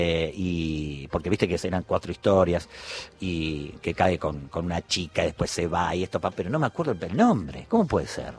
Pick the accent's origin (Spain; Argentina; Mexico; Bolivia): Argentina; Mar del Plata, Buenos Aires Province; moved away; Cuando vine de Mar del Plata, por necesidad